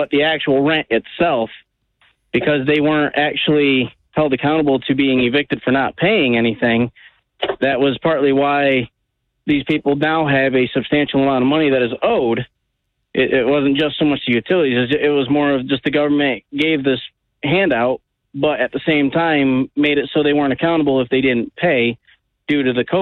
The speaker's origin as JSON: {"language": "English", "town": "Bellevue", "region": "Michigan", "country": "United States", "said": "I'm from a small town in Bellevue, but I currently work in Battle Creek."}